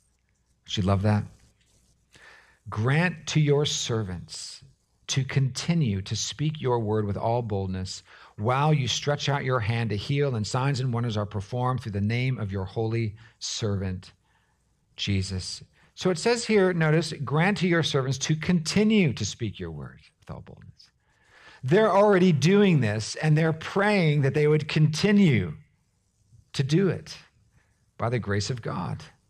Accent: South Carolina, United States; "Oh, you're from South Carolina?" I said, I am from South Carolina."

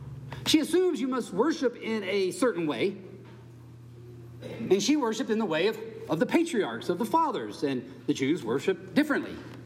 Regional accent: United States; I know. Because I'm an American. I know how Americans do Christianity.

